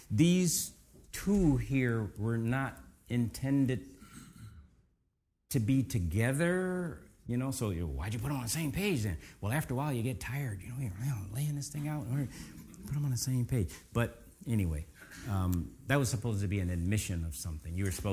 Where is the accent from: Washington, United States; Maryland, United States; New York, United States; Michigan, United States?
Maryland, United States; Salisbury; And I grew up in Salisbury, Maryland, at 614 Edison Street.